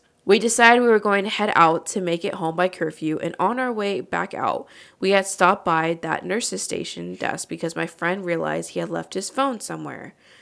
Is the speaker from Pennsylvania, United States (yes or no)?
no; Butte, Montana, United States; So, there is an old vacant boarded-up hospital in my hometown of Butte, Montana. When I was about 16, a group of my friends and I decided we were going to go inside